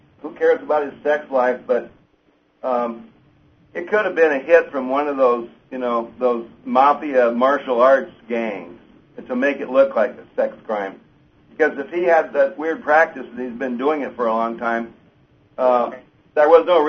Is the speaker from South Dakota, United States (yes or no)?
no; Ann Arbor, Michigan, United States; he's from Kalamazoo, and I'm from Ann Arbor